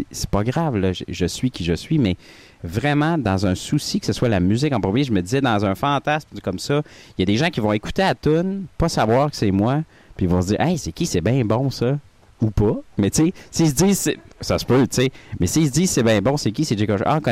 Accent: Jonquière, Quebec, Canada; j'hésitais à chanter en anglais depuis le début parce que je viens de Jonquière, tu sais, j'avais un accent gros comme le bras.

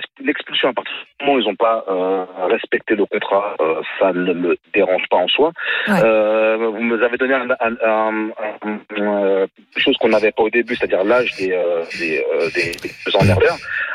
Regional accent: Île-de-France, France; Moi, je suis du Val d'Oise. J'habite dans la région, enfin j'habite dans la région, je connais Taverny, je connais tout ça.

